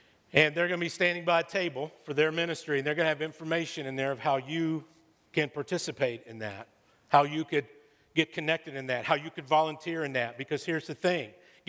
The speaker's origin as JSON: {"language": "English", "region": "Texas", "country": "United States", "tie": "born or raised there", "said": "Growing up in Texas, everybody plays football."}